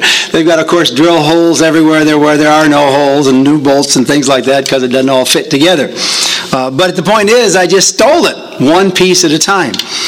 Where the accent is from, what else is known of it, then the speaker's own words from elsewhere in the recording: Wisconsin, United States; It's a bit sad because it comes from my home state of Wisconsin.